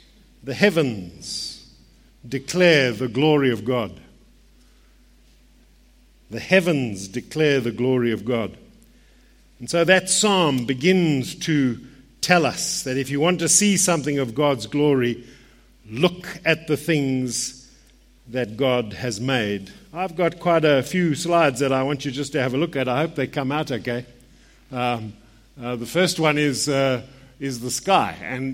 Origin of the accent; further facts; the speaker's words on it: Johannesburg, Gauteng, South Africa; But it was a hospital I remember very well in my youth, growing up in the Methodist Church here in Johannesburg.